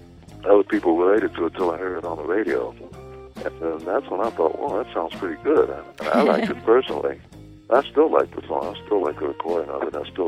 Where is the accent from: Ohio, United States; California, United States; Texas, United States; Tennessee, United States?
Tennessee, United States; Memphis; And I was born on Edith Street, not too far from South Memphis and Beale Street, so I was able to hear a lot of the original blues.